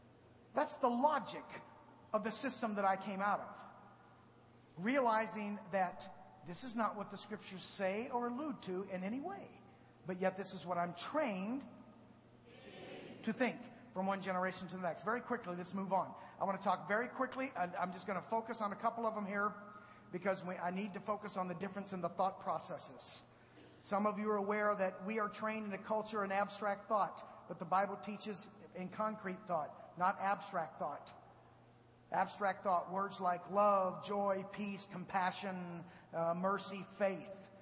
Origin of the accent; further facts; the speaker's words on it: Nevada, United States; I spent some of my time as a youth growing up in Nevada, and we lived up in the Toyobe National Forest.